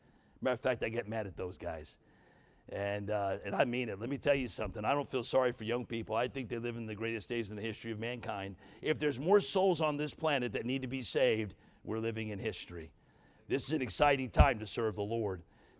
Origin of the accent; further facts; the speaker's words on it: New York, United States; I'm thankful because when I grew up in New York, that I had a church like this that loved me